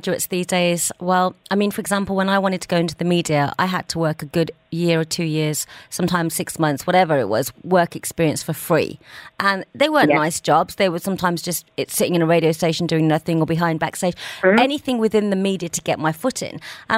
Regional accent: Birmingham, West Midlands, United Kingdom; I'm from Birmingham.

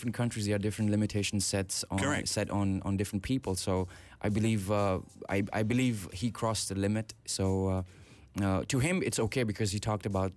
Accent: Pakistan; I tell women I'm from Pakistan, they assume I sell carpets.

